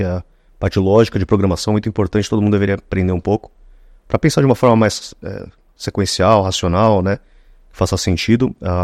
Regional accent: São Paulo, Brazil; Eu sou São Paulo, Zona Leste, São Paulo.

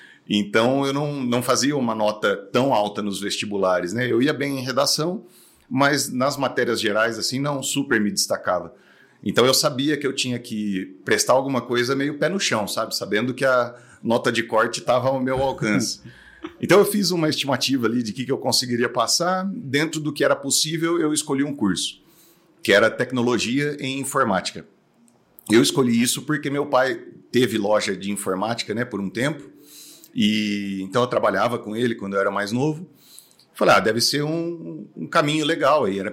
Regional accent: Porto Ferreira, São Paulo, Brazil; eu nasci e fui criado em Porto Ferreira.

